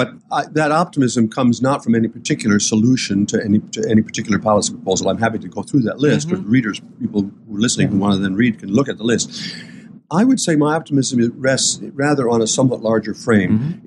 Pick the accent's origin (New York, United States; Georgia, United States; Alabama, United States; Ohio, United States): Ohio, United States; Port Clinton; When I was growing up in Port Clinton